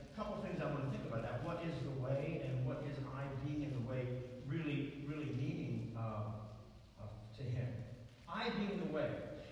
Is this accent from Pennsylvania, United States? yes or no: yes; Altoona, Pennsylvania, United States; now in New York, United States; when I first came to New York by the family doctor that I grew up under back in my hometown of Altoona.